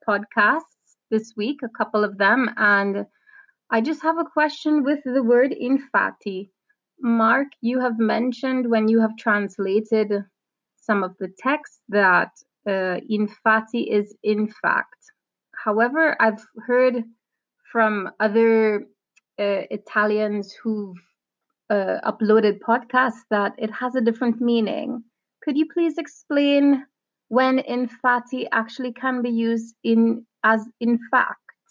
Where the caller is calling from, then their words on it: Spain; I'm speaking from Spain